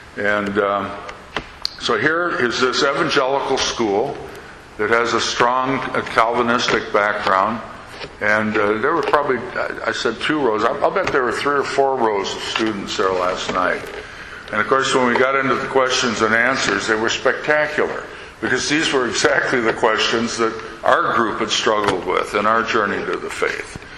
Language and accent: English; Minneapolis, Minnesota, United States; But I grew up in Minneapolis. Up there, everybody's Lutheran. And so I grew up in a Lutheran church just two blocks from my house.